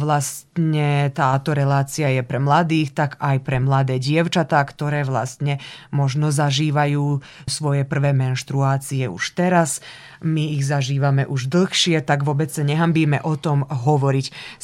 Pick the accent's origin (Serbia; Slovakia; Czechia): Serbia; u nás v Srbsku, už keď sme v Srbsku, tak budeme hovoriť o našej krajine